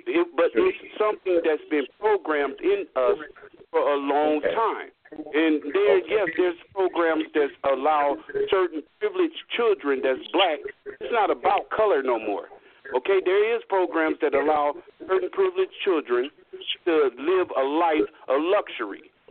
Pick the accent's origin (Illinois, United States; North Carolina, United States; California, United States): Illinois, United States; Chicago; I came from the ghetto. I was born in the Robert Taylor Homes in Chicago, Illinois.